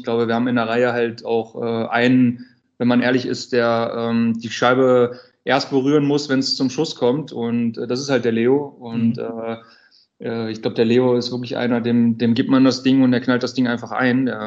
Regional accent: North Rhine-Westphalia, Germany; ich komme halt aus NRW.

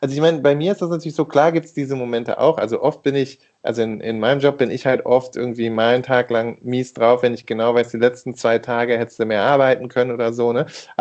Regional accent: Rhineland, Germany; da bin ich Rheinländer, jeder Jeck ist anders

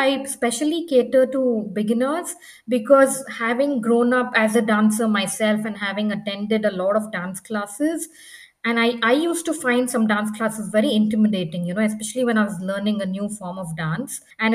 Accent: Western India, India; moved away as an adult; also born or lived in United States; now in Germany; So I'm basically from India, from the western part of India. And I'm married, and my husband and I had moved to the US to pursue our master's.

